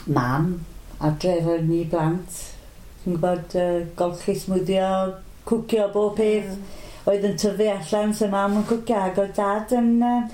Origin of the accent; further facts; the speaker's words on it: Carno, Wales, United Kingdom; dwi'n 67 blwyddyn yma, a dwi'n enedigol o Garno.